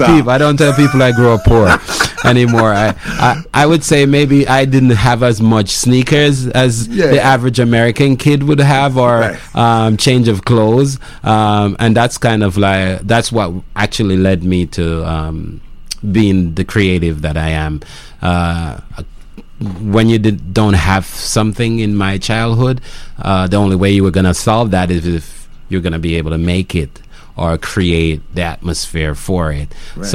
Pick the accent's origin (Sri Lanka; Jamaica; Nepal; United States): Jamaica; moved away as an adult; Growing up in Jamaica is different from what growing up Jamaica meant when I was growing up in Jamaica. Because, I used to often tell people that I grew up poor. I grew up from a poorer family